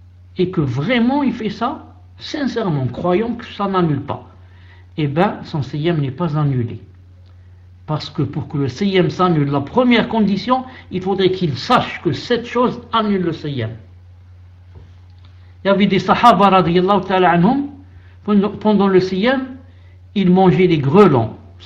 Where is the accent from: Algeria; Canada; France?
Algeria; chez nous en Algérie, dans les recoins, vraiment, les petits patelins dans la forêt ou je ne sais où, surtout je crois au Sahara